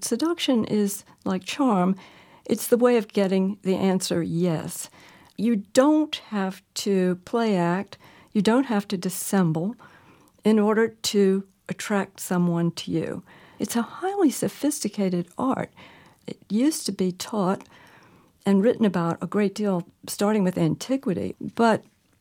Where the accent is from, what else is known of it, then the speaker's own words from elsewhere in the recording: the South, United States; I grew up in the South in the old days when women didn't have anything else to gain status and achievement.